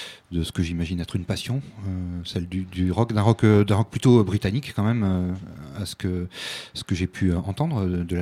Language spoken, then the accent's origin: French; Montpellier, Occitanie, France; Alors quand on est montpelliérain et qu'on pense à Bagnols-sur-Cèze